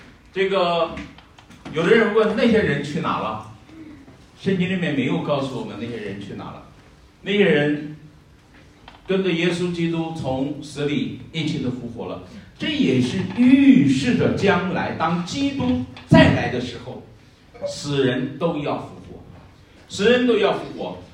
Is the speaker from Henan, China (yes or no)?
yes; Henan, China; accent: Henan dialect; 你本来用我们河南话说，你穿的是个黑布衫